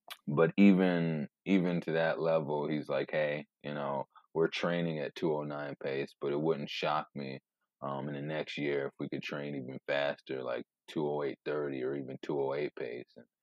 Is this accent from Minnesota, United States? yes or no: no; Three Rivers, Michigan, United States; yeah, I grew up in Three Rivers, Michigan.